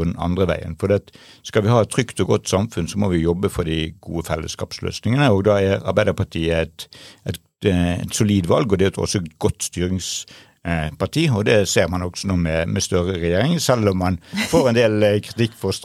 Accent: Bergen, Vestland, Norway; moved away as an adult; now in Oslo, Norway; Så jeg kommer jo fra Bergen opprinnelig. Født og oppvokst der og hadde min utdannelse I utlandet, utdannet siviløkonom.

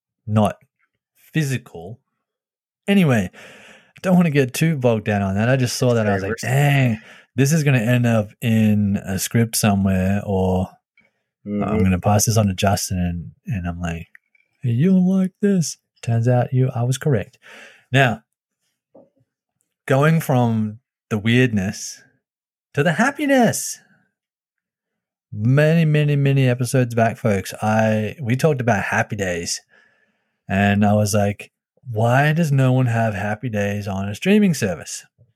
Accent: Australia; And then I wanted to just kick it back to my home country real quick. Give them some props, because this doesn't happen very often back home. If a film makes a couple of million dollars in Australia, it is like a big deal

